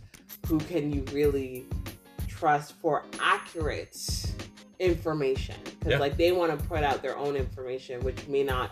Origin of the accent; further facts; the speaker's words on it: Canada; So I have to say, as a Canadian, if you are a first-time house buyer